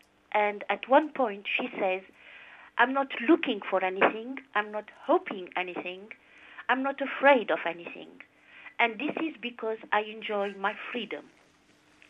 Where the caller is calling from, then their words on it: Cairo, Cairo Governorate, Egypt; English is a second language; from Cairo, and thank you for taking my question.